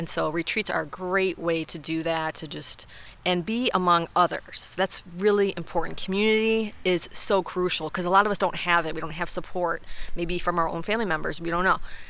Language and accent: English; Cleveland, Ohio, United States; now in Michigan, United States